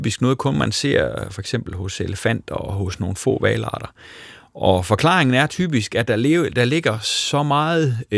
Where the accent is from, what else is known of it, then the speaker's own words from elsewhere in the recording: Aarhus, Central Denmark Region, Denmark; Nu kommer jeg fra Aarhus